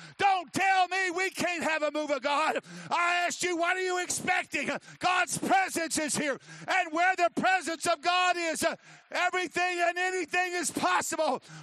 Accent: the South, United States; Now, I know they don't have these things to eat, but there ain't no, and I'm from the South

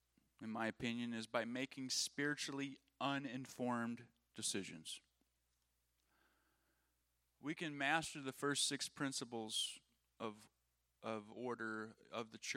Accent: Minnesota, United States; I was not a Wisconsinite. I was from Minnesota.

